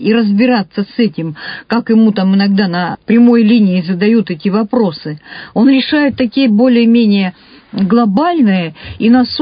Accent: Irkutsk, Irkutsk Oblast, Russia; когда узнавали, что вот я из Иркутска.

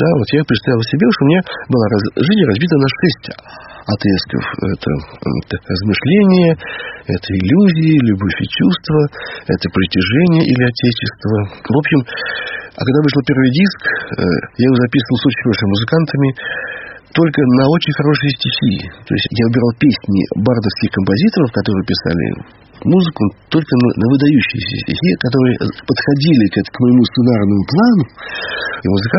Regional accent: Saint Petersburg, Russia; потому что я сам родом из Ленинграда

